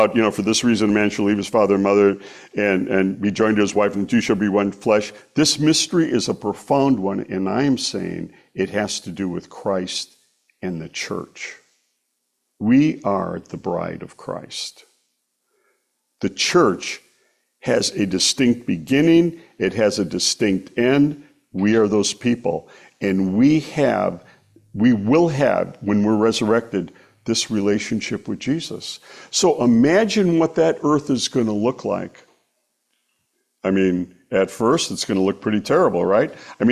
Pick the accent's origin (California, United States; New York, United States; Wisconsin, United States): Wisconsin, United States; Milwaukee; I'm from Milwaukee, right?